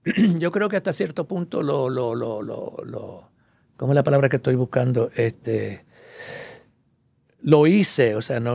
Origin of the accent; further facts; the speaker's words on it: New York, United States; first language en; Spanish is a second language; now in Puerto Rico; Cuando yo empecé en la televisión aquí en Puerto Rico, yo soy nacido y criado en Nueva York. Uh-huh. Claro. Hablaba algunas palabras en español, pero no es mi primer idioma.